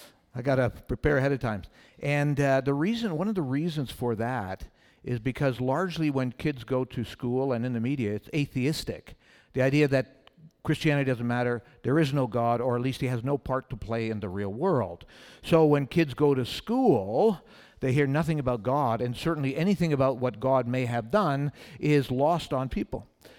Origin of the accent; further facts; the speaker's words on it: Montreal, Quebec, Canada; I'm from Montreal, that's where I live